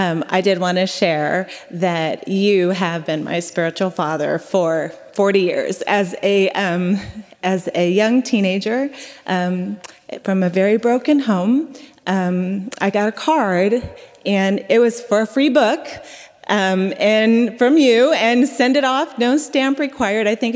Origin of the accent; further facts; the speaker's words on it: Charlotte, North Carolina, United States; I'm from Charlotte, North Carolina, and had the privilege of attending the Puritan Conference.